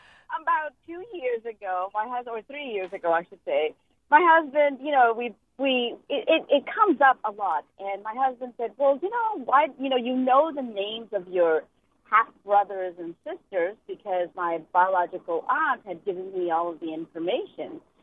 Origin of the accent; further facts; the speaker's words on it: Texas, United States; now in New Hampshire, United States; I live in New Hampshire now, but I'm originally from Texas.